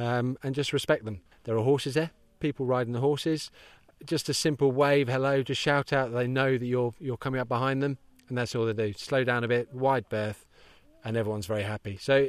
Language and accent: English; South East England, United Kingdom; Whereas where I grew up near London, you wouldn't expect to come around the corner and find sheep on the road.